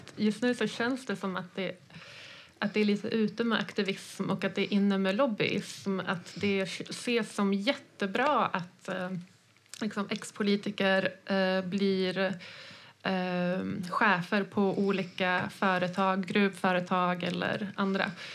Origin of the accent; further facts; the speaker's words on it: Poland; Jag är från Polen och jag har varit där på flera reportageresor på sistone.